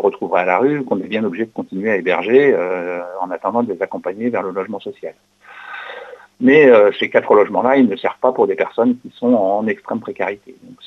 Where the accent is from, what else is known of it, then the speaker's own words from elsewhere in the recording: Beirut, Beirut Governorate, Lebanon; Quand j'étais jeune à Beyrouth, le Liban a accueilli en pleine crise syrienne énormément de réfugiés syriens